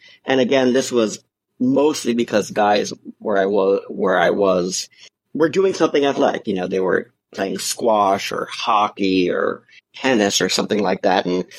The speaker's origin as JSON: {"language": "English", "town": "New York City", "region": "New York", "country": "United States", "tie": "born or raised there", "said": "Yeah, so I grew up in New York City, and believe it or not, there was an underwear store specifically for men quite near where I went to high school."}